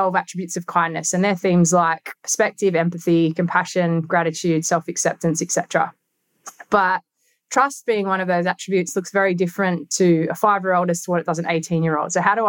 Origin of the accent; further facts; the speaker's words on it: Australia; I'm from Australia.